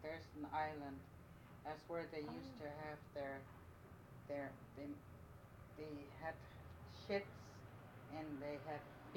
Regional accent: Angoon, Alaska, United States; I grew up in Angoon.

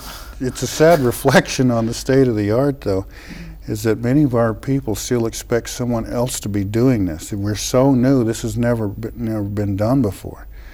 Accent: Oklahoma, United States; Well, in Oklahoma, that part of Oklahoma, I didn't play it up too much

